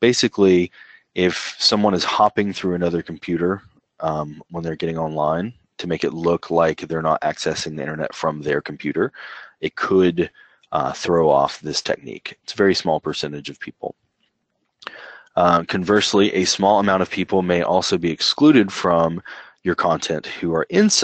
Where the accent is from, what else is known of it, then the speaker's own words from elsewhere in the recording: Chattanooga, Tennessee, United States; it looked like I was logging into the internet from Chattanooga for a time